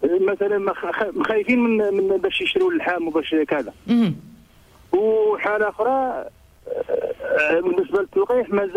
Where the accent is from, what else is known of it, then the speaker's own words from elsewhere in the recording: El Attaouia, Marrakesh-Safi, Morocco; أنا ماشي من الدار البيضاء أنا من العطاوية قليم قلعة السراغنة.